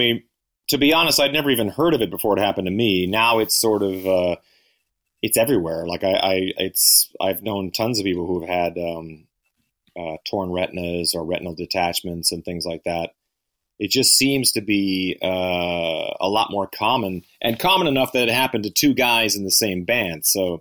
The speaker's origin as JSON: {"language": "English", "country": "Canada", "lives_now": "United States", "said": "Both being Canadian, living in the U.S."}